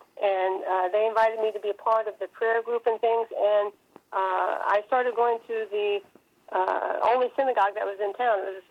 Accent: Midwest, United States; I am from the Midwest, and my family were basically pagans.

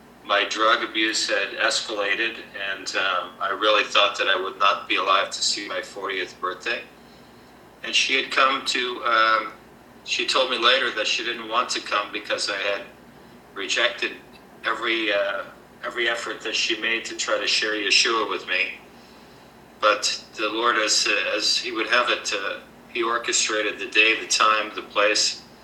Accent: Miami Beach, Florida, United States; It was basically a secular Reformed Jewish household. I grew up in Miami Beach and we went to shul at the local Reformed temple, Beth Shalom.

